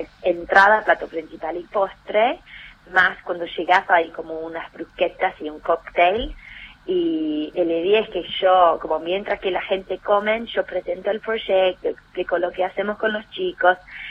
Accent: England, United Kingdom; Yo también enseño inglés, como que soy inglesa.

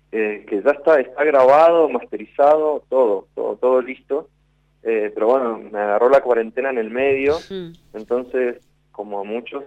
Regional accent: Argentina; yo me presenté como artista argentino.

